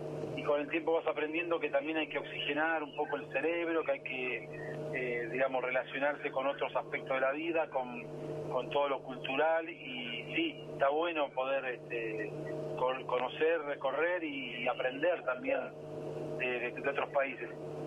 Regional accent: Lanús, Buenos Aires Province, Argentina; born there; Nací en Lanús Oeste y, bueno, ahora cuando me mudé a Lanús Este ahora.

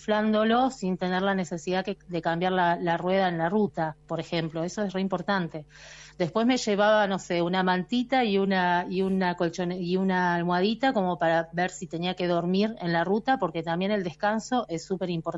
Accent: General Roca, Río Negro, Argentina; soy patagónica, yo soy de General Roca, Río Negro, así que soy patagónica

